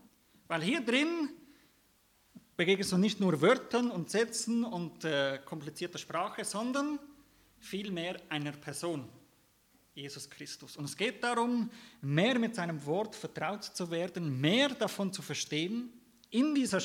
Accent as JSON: {"language": "German", "country": "Germany", "tie": "born there", "first_language": "German", "said": "also ich bin gebürtiger Deutscher und das ist eigentlich meine Muttersprache."}